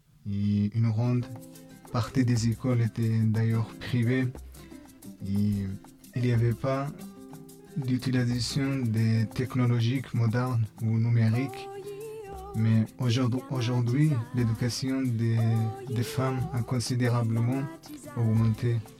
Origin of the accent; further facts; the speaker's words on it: Bangladesh; moi je suis … je viens de Bangladesh et j'ai 18 ans.